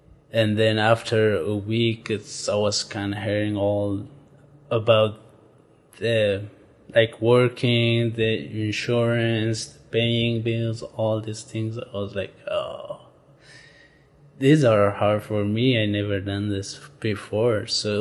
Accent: Afghanistan; now in United States; I'm originally from Afghanistan, and I'm here in the United States about 15 months.

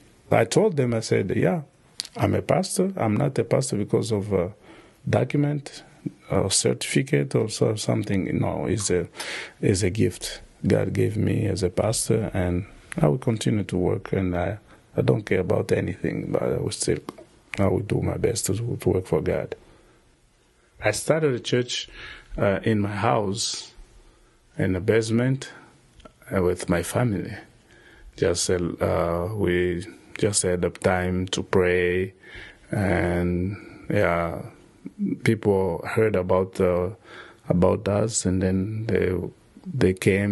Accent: DR Congo; English is a second language; now in United States; Originally, I'm from Congo. I'm here in the United States 6 years now, since 2012. The 15 years I spent in a refugee camp

